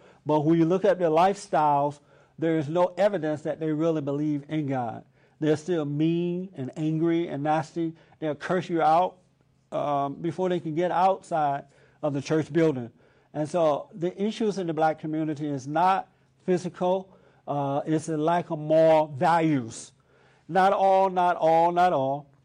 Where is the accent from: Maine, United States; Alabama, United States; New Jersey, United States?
Alabama, United States; I grew up in Alabama on a plantation, at a time when laws were against black folks.